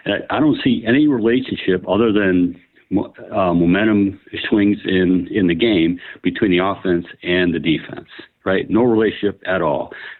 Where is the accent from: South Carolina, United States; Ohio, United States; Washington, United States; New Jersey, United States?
Ohio, United States; Cleveland Heights; Hey, so just to let you know, I was you know, born and raised in Cleveland Heights.